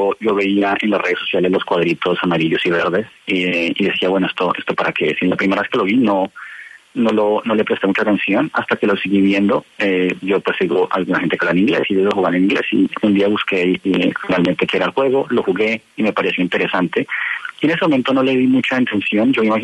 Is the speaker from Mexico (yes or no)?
no; Bogotá, Colombia; born there; Yo soy colombiano, yo nací en Bogotá. Sí, yo nací en el 91 en Bogotá.